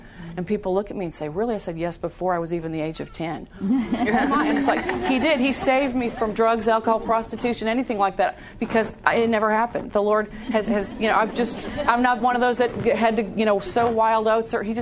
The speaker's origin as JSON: {"language": "English", "town": "Bloomfield Hills", "region": "Michigan", "country": "United States", "tie": "born or raised there", "also_born_or_lived": "Pompano Beach, Florida", "said": "I hail from Bloomfield Hills, Michigan, and Pompano Beach, Florida, kind of split there in my youth."}